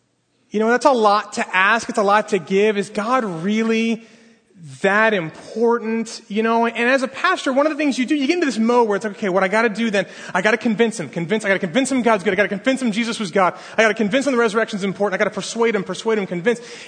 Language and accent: English; Los Angeles, California, United States; I am from West LA. I'm from Shoreline Church.